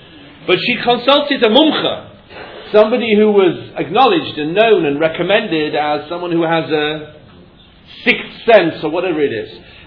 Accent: England, United Kingdom; When I was growing up in England, the number 13 was absent from all the streets.

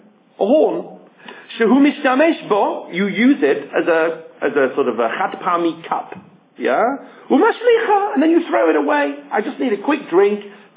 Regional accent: England, United Kingdom; And of course I'm English, so we don't call them diapers. We call them nappies.

